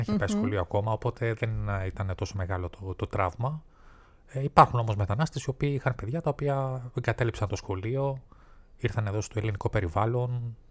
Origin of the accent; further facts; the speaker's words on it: Greece; born there; Εγώ γεννήθηκα εδώ στην Ελλάδα το 1973